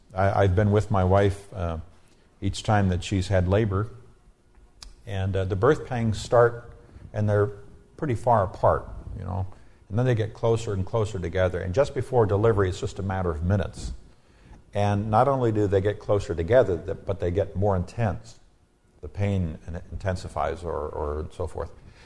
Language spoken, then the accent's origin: English; Dallas, Texas, United States; So, yes, I'm from Dallas, and this represents the theology of Dallas Seminary